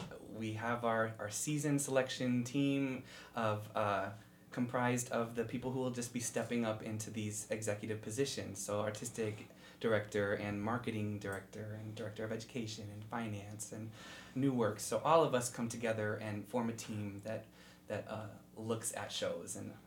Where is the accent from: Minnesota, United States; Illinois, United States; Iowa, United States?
Illinois, United States; Crete; I'm from Crete, Illinois. It's a south suburb of Chicago.